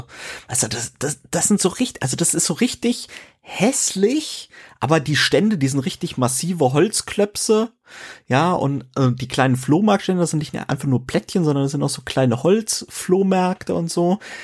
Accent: Frankfurt, Hesse, Germany; Genau, ich kann das auch als Frankfurter bestätigen.

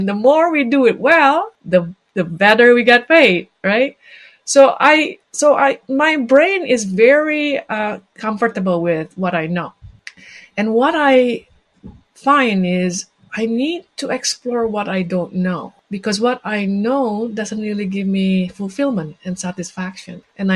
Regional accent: Indonesia; now in Canada; I came from Indonesia. This is like 25 years ago.

